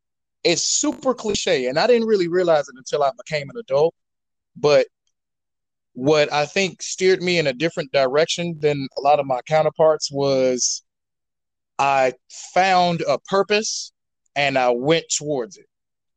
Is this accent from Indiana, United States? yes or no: yes; Gary, Indiana, United States; So, yes, I was raised in Gary, Indiana. People that don't know, this is the home